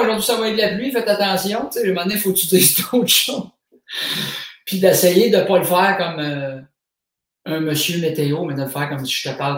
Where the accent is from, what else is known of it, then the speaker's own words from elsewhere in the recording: Drummondville, Quebec, Canada; vu que je viens de Drummond, j'essaie d'amener une saveur locale aussi.